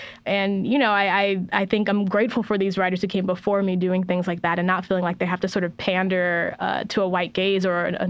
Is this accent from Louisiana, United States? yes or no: no; San Diego, California, United States; And like growing up in San Diego, I know exactly what type of party that was that she went to.